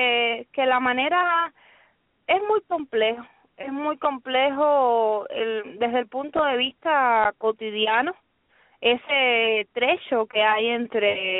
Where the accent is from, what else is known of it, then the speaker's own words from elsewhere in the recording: Cuba; born there; moved away as an adult; Yo salí de Cuba hace 2 años y medio nada más. Hace 2 años y medio escapé del comunismo, sí.